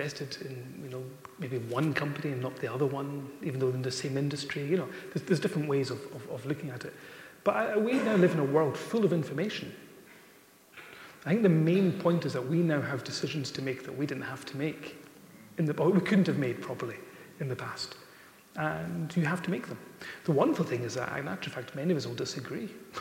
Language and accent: English; Lewis, Scotland, United Kingdom; I'll promote Harris Tweed, maybe, because I'm from Lewis.